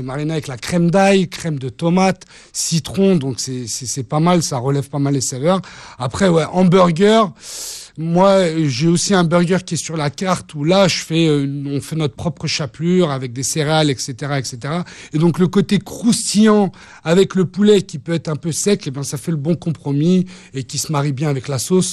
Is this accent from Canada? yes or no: no; France; je suis français avec des origines levantines